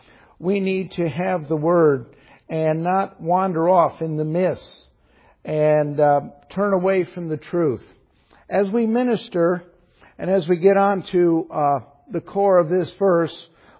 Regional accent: Chicago, Illinois, United States; He found out I was from Chicago and he kind of adopted me, and I have some German background.

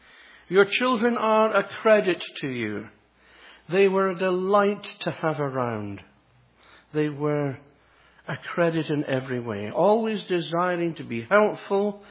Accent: Edinburgh, Scotland, United Kingdom; Edinburgh, my hometown, was described as being the least friendly town in the whole of Great Britain.

